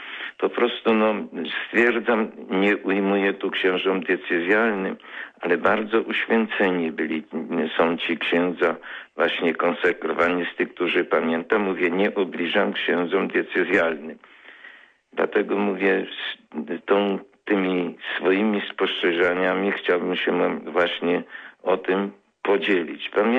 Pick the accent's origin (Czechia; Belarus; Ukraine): Ukraine; Meducha, Ivano-Frankivsk Oblast; now in Poland; organista i kościelny, to byśmy z własnej mojej rodzinnej miejscowości Meducha i tutaj nadal oni piastowali to swoje stanowisko